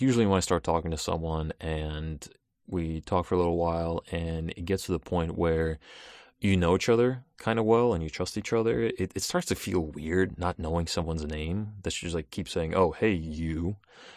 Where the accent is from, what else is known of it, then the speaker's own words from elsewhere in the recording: Russia; moved away; I was born in Russia, and I grew up there for a little while